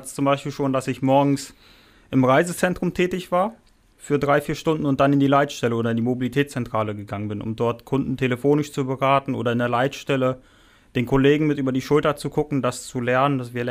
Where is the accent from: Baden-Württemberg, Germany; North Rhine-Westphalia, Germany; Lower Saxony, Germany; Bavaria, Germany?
Lower Saxony, Germany; Hanover; Ich komme tatsächlich aus Hannover